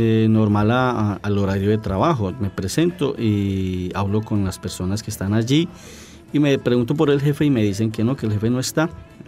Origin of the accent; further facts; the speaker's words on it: Colombia; escogí un tema que es relativamente nuevo en mi país, hace poco lo vengo escuchando y me encanta porque habla de mi país y de la alegría de su gente